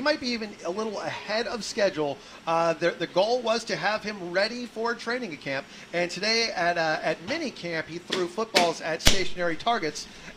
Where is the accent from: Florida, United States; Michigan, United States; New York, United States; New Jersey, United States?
Florida, United States; Growing up in the Tampa Bay area, I don't get all giddy for minicamp because it's minicamp.